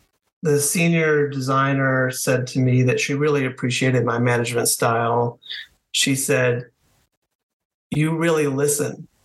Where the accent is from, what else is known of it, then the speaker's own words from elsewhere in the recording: Connecticut, United States; now in Washington, United States; I was born in southern New England in Connecticut, northwest Connecticut. And my family moved outside Washington, D.C. for a few years, which were my most favored 3 years of my childhood.